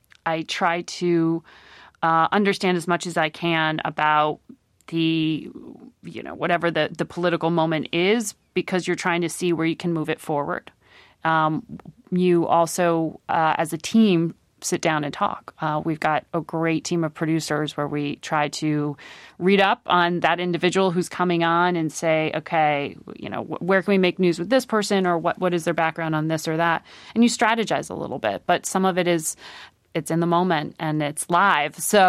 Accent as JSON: {"language": "English", "town": "Greenwich", "region": "Connecticut", "country": "United States", "tie": "born or raised there", "said": "And I grew up in Connecticut with a dad on Wall Street."}